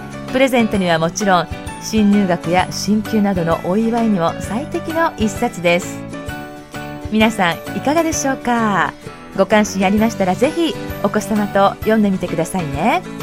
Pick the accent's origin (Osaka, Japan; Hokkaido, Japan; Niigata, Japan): Osaka, Japan; 我が家の息子は読み始めて1週間で私が出身の大阪、近畿地方はほとんど覚えました。